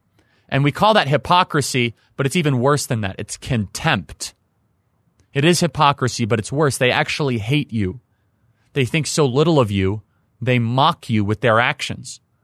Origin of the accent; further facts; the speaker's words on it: Chicago, Illinois, United States; with 519 total homicides in my hometown of Chicago.